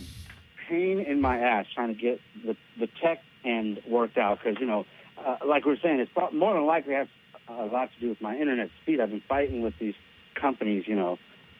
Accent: Sacramento, California, United States; born there; Sacramento, yes, sir.

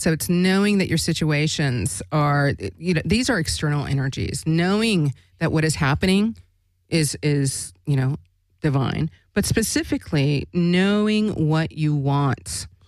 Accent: Alaska, United States; So as you know, I'm from Alaska. I grew up in Alaska.

